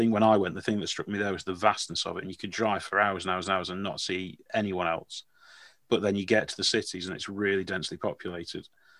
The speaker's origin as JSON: {"language": "English", "region": "East Midlands", "country": "United Kingdom", "tie": "born or raised there", "lives_now": "Derby, United Kingdom", "said": "I didn't grow up in Derby. I live in Derby now, but I grew up in Derbyshire."}